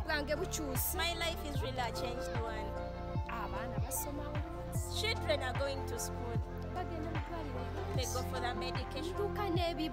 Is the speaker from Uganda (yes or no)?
yes; Uganda; I come from Uganda.